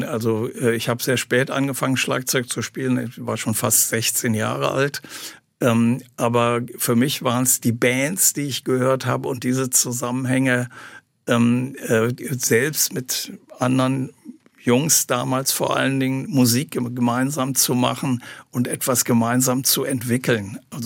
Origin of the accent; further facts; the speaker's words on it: Aachen, North Rhine-Westphalia, Germany; Zuerst in meiner Heimatstadt in Aachen, später dann in Köln.